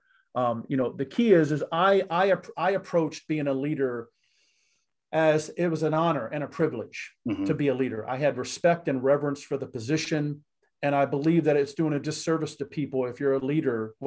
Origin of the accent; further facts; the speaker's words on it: Fort Lauderdale, Florida, United States; I was growing up in South Florida, in Fort Lauderdale.